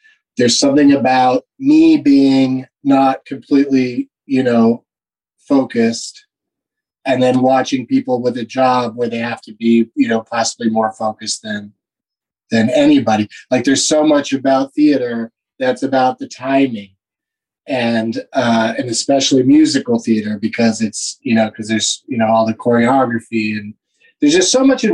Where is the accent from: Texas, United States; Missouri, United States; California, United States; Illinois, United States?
California, United States; I grew up in Southern California. So my very first trip to New York